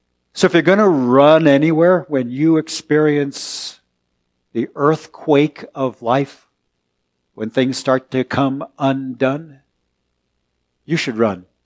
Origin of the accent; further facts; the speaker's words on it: California, United States; I grew up in California, and I actually don't remember a lot of earthquakes in my youth.